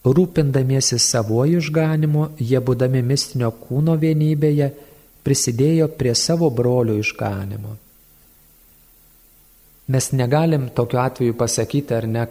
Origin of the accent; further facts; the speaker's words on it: Samogitia, Lithuania; ypač aš kaip žemaitis, turiu pasakyti